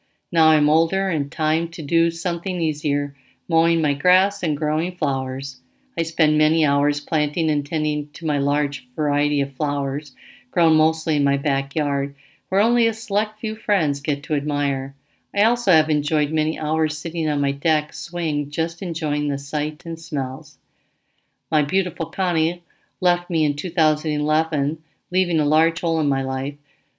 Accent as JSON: {"language": "English", "town": "Shell Rock", "region": "Iowa", "country": "United States", "tie": "born or raised there", "said": "we moved to Shell Rock, Iowa, and I started school in 1949. Growing up in Shell Rock was a wonderful experience and a time like no other."}